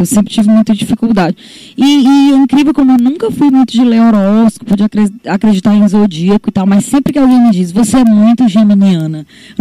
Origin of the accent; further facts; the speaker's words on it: Caucaia, Ceará, Brazil; born there; Eu vim do bairro Pio 12, onde eu nasci.